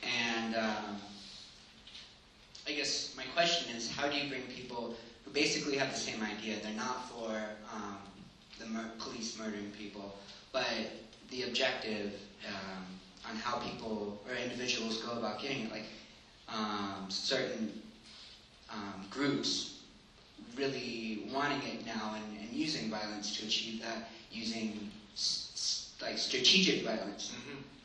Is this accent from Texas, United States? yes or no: yes; Houston, Texas, United States; I'm from Houston, too. Thanks for going down there.